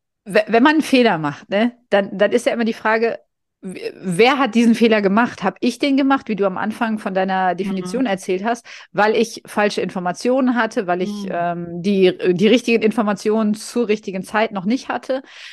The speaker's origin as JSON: {"language": "German", "country": "Germany", "said": "so als Deutsche"}